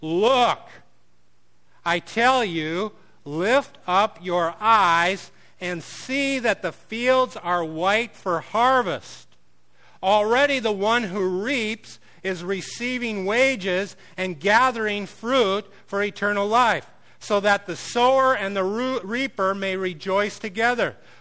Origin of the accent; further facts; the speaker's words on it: Minnesota, United States; this guy out of Wisconsin, I'm from Minnesota, this guy out of Wisconsin and his boss went with us.